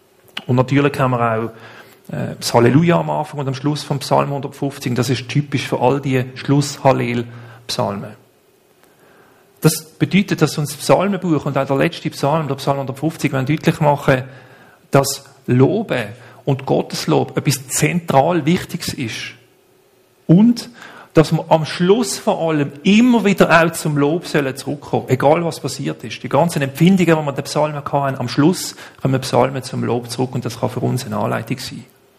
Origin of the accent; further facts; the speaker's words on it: Basel, Basel-Stadt, Switzerland; Bei uns in Basel ist es zumindest so, wenn man unterwegs ist, draussen, dann begegnet einem Musik eigentlich auf Schritt und Tritt.